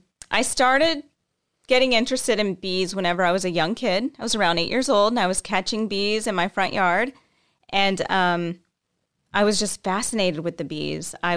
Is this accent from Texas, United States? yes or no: yes; Houston, Texas, United States; So I grew up in Houston, Texas, and I kind of started playing with the bees when I was a kid.